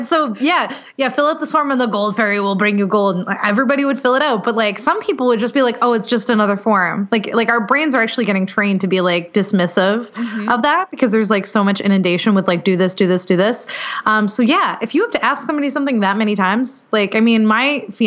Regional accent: New England, United States; because I'm from Patriot country. I'm sorry. I'm already sorry about it.

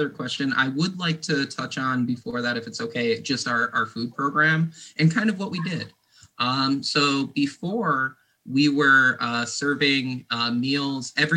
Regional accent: Lansingburgh, New York, United States; I grew up in Lansingburg, and when I was able to go to Corliss Park

